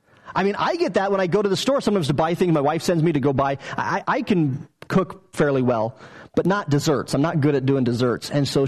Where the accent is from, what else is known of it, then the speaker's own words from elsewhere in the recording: United States; But as an American, I sure wouldn't like it if I didn't have all those options.